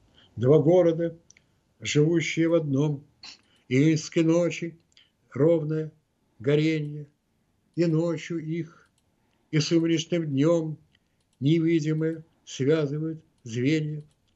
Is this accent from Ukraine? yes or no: no; Saint Petersburg, Russia; 6 сентября моему родному городу Ленинграду в 91 году возвращено историческое название Санкт-Петербург